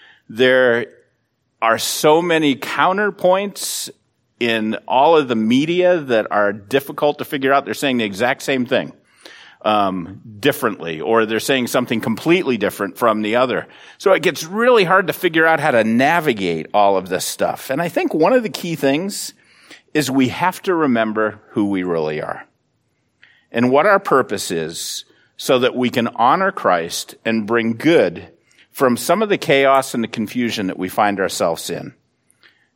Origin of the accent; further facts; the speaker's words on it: United States; So I just say, yeah, I'm an American.